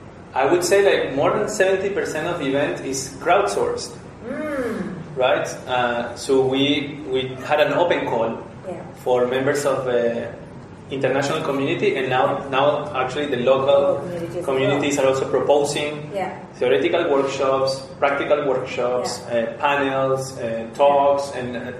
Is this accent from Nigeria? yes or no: no; Venezuela; I'm from Venezuela, I'm half Spanish, half Venezuelan.